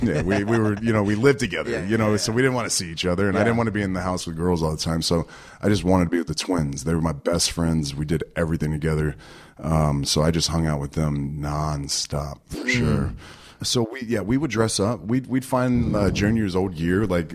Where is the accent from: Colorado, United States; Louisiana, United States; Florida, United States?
Florida, United States; Pensacola; Pensacola, Florida.